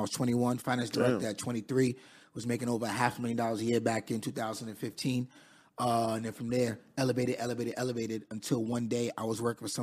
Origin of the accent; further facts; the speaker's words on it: Queens, New York, United States; I'm from Queens, New York, raised in Queens.